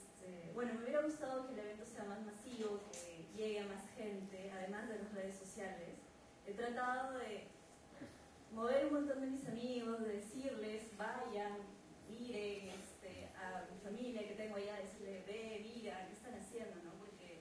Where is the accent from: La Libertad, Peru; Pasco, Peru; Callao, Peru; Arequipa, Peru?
Pasco, Peru; Cerro de Pasco; Yo soy de Cerro de Pasco